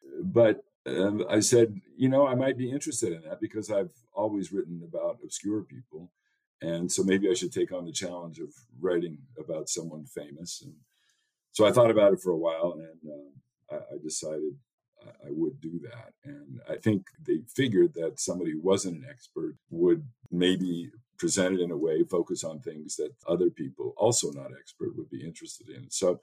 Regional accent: California, United States; because I grew up in California and was sent on a mission, a Mormon mission, to Belgium when I was 19.

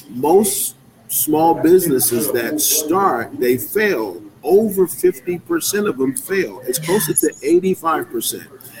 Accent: Brownsville, New York, United States; I'm from Brownsville. I'm from the Ville. I never ran and never will.

